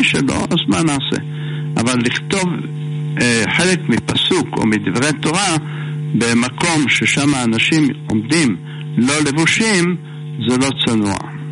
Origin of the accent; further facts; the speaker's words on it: Jerusalem, Jerusalem District, Israel; אני יודע שבירושלים, גדלנו בירושלים